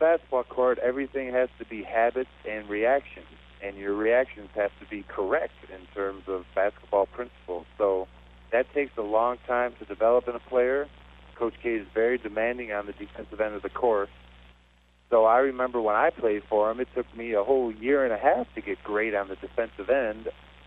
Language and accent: English; Buffalo, New York, United States; You know, I'm from Buffalo, New York, so I know what a good Buffalo chicken wing is.